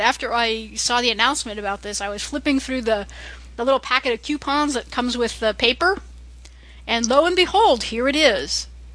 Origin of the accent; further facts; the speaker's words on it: New England, United States; Friendly's Ice Cream, which I grew up with here in New England.